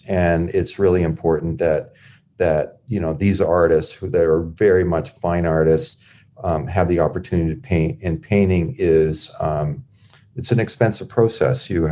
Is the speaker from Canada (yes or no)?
yes; Canada; we're Canadian